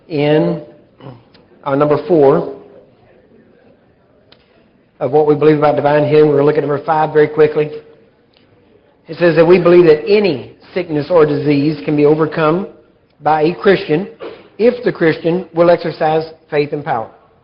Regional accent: Texas, United States; he was from Louisiana and I'm from East Texas. We were raised about probably less than 100 miles from each other.

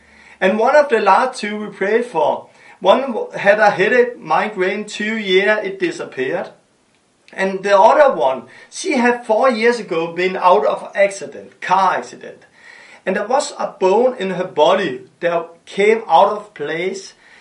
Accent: Denmark; English is a second language; and I'm from Denmark, and it's a great honor for me to say welcome to you.

